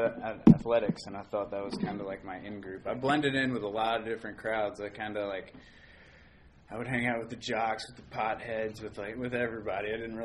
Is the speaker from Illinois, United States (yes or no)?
no; Virginia, United States; also born or lived in Maryland / North Carolina / Boston / San Diego; I was born in Maryland. And lived there for like a month, moved to North Carolina, and then moved to Boston, lived there till I was about six, then moved to San Diego, and moved in fourth grade to Virginia